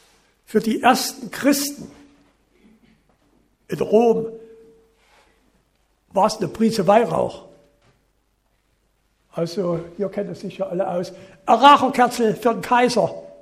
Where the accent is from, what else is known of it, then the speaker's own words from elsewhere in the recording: Kassel, Hesse, Germany; Ich komme ja aus Kassel, das ist die Stadt der Gebrüder Grimm.